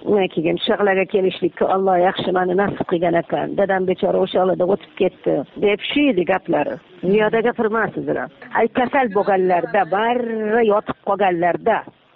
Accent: Mecca, Makkah Province, Saudi Arabia; Men Makkada tug'ilganman.

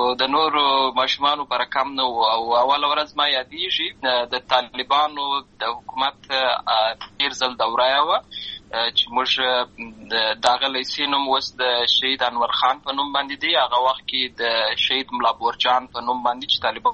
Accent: Lashkar Gah, Helmand, Afghanistan; زه په اصل کې د اروزګان ولایت یم اما زه په هلمند ولایت لشکرګاه کې پیدا شوی یم اما د لوی سوی یم عملته مې ښوونځی لوستی ده عملته مې ټول ژوند مې له هماغه ځای څخه پیل شوی دی خو په اصل کې زه د اروزګان ولایت څخه

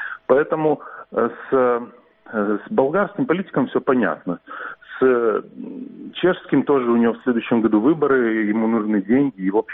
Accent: Sevastopol, Ukraine; я сам крымчанин, я родился в Севастополе

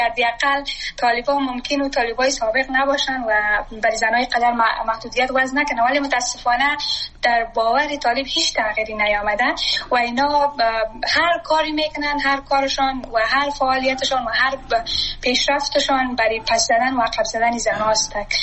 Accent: Afghanistan; وضعیت افغانستان اگر دوباره نرمال شد و ما بتونیم به افغانستان برگردیم. مثلا من شخصا آرزویی را ندارم که وطنم ترک کنم، من سرمایه وطنم هستم، من اونجا درس خواندم،

